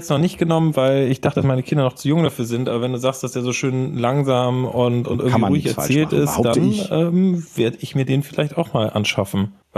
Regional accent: Hamburg, Germany; und ich komme aus Hamburg

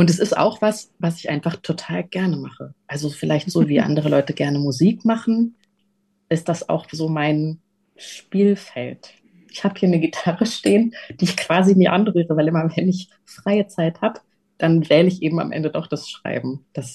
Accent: North Rhine-Westphalia, Germany; ich komme aus dem Ruhrgebiet ursprünglich. Und da gibt es tatsächlich einfach viele ganz alte Eisdielen, die schon seit 1913 oder 1920 oder so dort sind

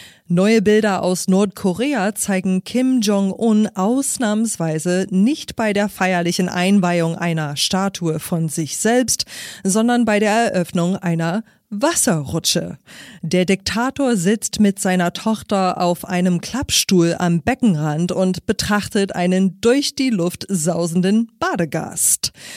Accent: New York, United States; stammen die Rutschen ja aus dem mittlerweile nicht mehr existenten Wasserpark Waterslide World meiner Kindheit in Upstate New York.

